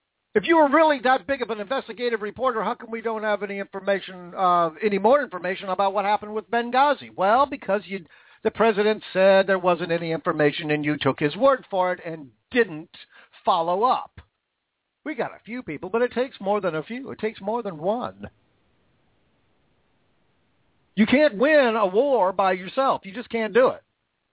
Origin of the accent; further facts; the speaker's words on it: Washington, United States; that mudslide in my home state of Washington yesterday